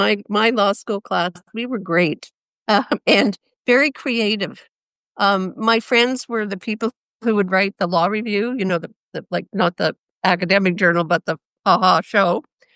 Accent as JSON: {"language": "English", "town": "Ottawa", "region": "Ontario", "country": "Canada", "said": "one person on the panel was from Ottawa, and I'm from Ottawa."}